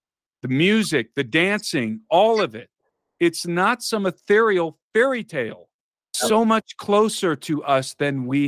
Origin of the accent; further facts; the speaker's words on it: United States; Because even though I'm an American from the United States, if I go to Iran and break their laws